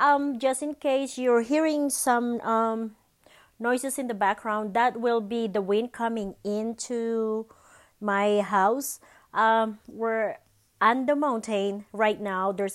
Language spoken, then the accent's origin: English; Philippines; English is a second language; now in United States; because I came from the Philippines, so I don't have a lot of knowledge about the American history.